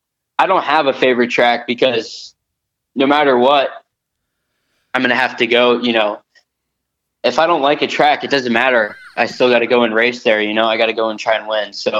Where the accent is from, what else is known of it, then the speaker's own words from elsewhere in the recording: Massachusetts, United States; I love Seekonk Speedway. I raced there. That's the first ever track I raced at, and my hometown is really, I live 10 minutes from the track.